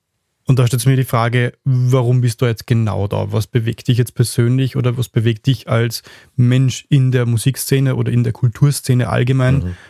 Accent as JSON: {"language": "German", "region": "Upper Austria", "country": "Austria", "said": "in Ried im Innkreis, das ist Nachbarsbezirk von meiner Heimat"}